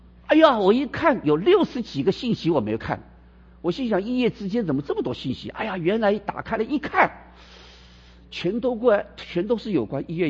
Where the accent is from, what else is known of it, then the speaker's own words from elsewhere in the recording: China; 所以我们中国人讲说家和万事兴。